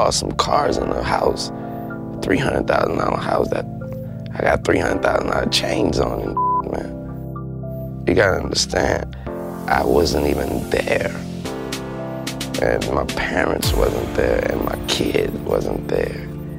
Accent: New Orleans, Louisiana, United States; You know, I'm from New Orleans. I'm related to the people that live in those.

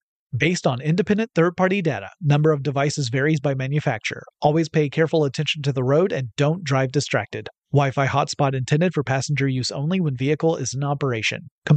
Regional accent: United States; It also will behoove us to mention the fact that Lauren and I come from the United States of America.

